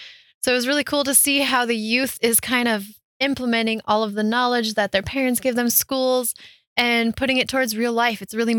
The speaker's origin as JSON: {"language": "English", "region": "Colorado", "country": "United States", "tie": "born or raised there", "said": "I was able to go into the mountains. I grew up on the Front Range. I had a hiking spot that was 10 minutes from my house."}